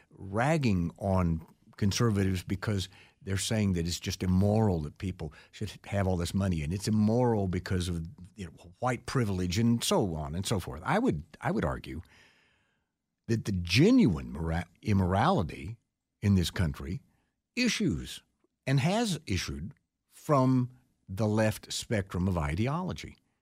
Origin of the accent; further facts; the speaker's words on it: Texas, United States; now in Tryon, United States; Well, I grew up in Texas, and you know, I've lived in Tryon for a long time